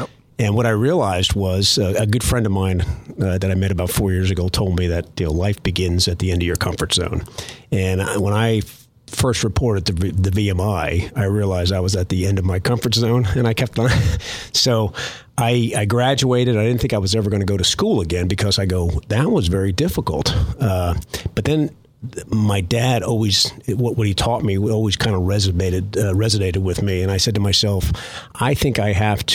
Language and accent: English; United States; also born or lived in Morocco; My dad was stationed there in the Marine Corps, and then coming back to the States when I was about 1 year old or 1 year old. So I grew up being a military brat